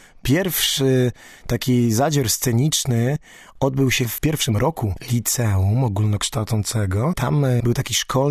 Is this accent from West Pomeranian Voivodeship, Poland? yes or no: yes; Szczecin, West Pomeranian Voivodeship, Poland; w rodzinnym Szczecinie będę. Raz do roku co najmniej muszę zagrać w rodzinnym mieście